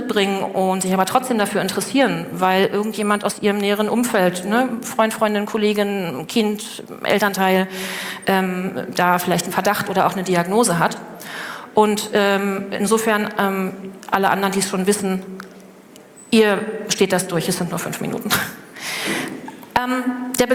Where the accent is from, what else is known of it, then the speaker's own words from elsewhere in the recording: Berlin, Germany; born there; Ich bin aus Berlin, gebürtig aus Berlin